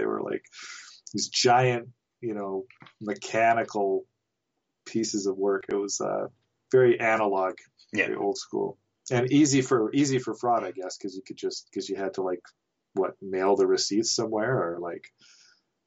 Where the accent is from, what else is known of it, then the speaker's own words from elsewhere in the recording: Nelson, British Columbia, Canada; So I lived in Nelson. I grew up in Nelson, as I mentioned.